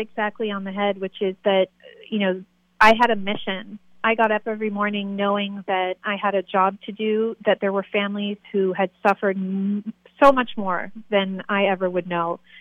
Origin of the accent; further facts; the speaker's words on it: Paris, Île-de-France, France; now in New York, United States; I'm from Paris.